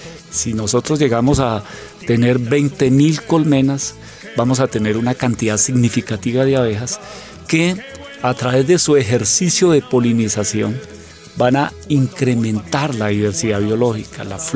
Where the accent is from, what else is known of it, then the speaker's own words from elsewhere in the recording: Bogotá, Colombia; born there; Nosotros todos nacimos en Bogotá, somos 9 hermanos, 6 mujeres, 3 hombres. Yo soy el octavo de esa familia.